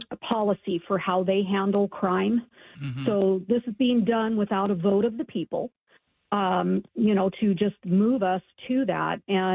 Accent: Federal Way, Washington, United States; also born or lived in Auburn; I grew up in Washington State in Federal Way in Auburn, and things were very definitely different regarding crime and drugs.

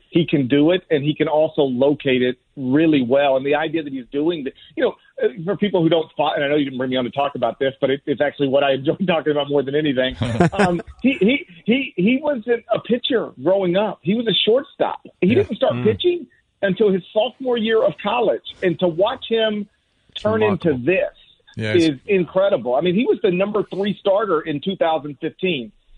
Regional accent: Mississippi, United States; Yeah, I'm a lifelong Mets fan, despite the fact that I grew up in North Mississippi.

